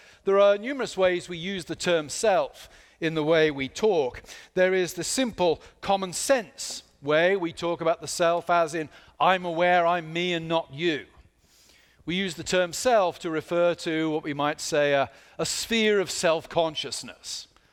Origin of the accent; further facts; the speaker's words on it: United Kingdom; Just a week before, back in my homeland, you may tell from my accent, I'm not from Camden, New Jersey.